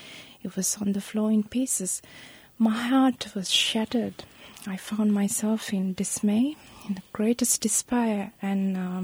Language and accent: English; Sri Lanka; I was born and raised in Sri Lanka. I was born into the war. The war had just started when I was born, and I lived the first 26 years of my life while the war was on.